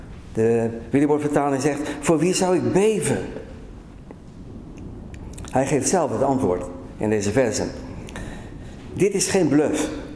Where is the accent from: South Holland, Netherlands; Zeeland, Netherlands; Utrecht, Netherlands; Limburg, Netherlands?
Zeeland, Netherlands; Middelburg; born there; Ik denk aan de geschiedenis van Middelburg, mijn geboortestad.